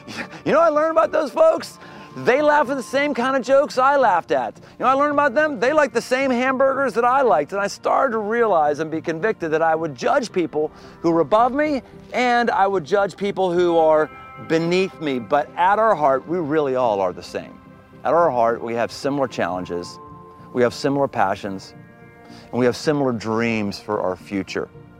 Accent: Pittsburgh, Pennsylvania, United States; When I was growing up in Pittsburgh, I was very, very, very middle class

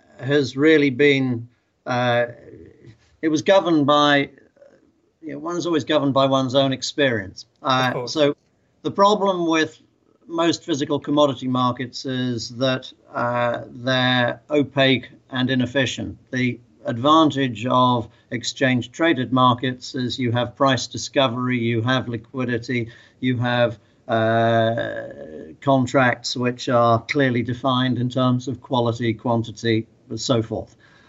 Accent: Wirral, North West England, United Kingdom; Okay, so I grew up on the Wirral, just south of Liverpool.

